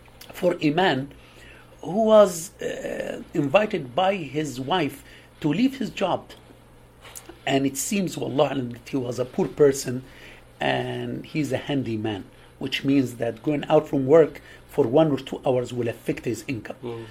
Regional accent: Egypt; I'm Egyptian

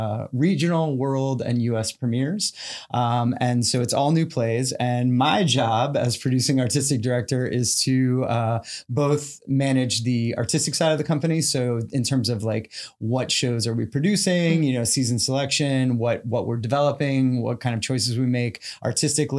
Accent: Miami, Florida, United States; I grew up in Miami and shout out Miami-Dade Public Schools and the magnet programs.

